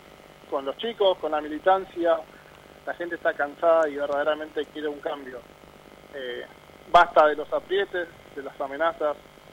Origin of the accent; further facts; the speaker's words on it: Fiorito, Buenos Aires Province, Argentina; soy un pibe de Fiorito que nació acá, que vive acá